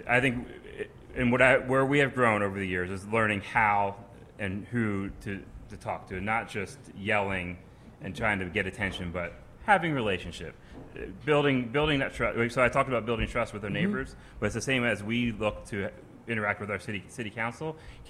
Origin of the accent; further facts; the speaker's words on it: Philadelphia, Pennsylvania, United States; I am from Philly, yeah.